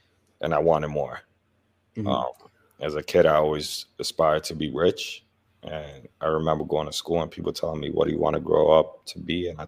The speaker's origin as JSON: {"language": "English", "region": "New York", "country": "United States", "tie": "born or raised there", "said": "I'm born and raised in New York, still live here, probably going to die here."}